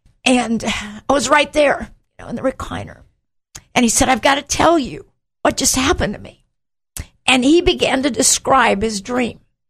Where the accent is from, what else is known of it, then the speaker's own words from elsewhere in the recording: Indiana, United States; We are both from Indiana.